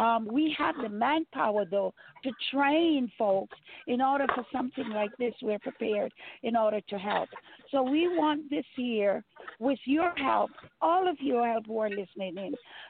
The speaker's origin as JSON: {"language": "English", "country": "Jamaica", "said": "because we're Jamaican"}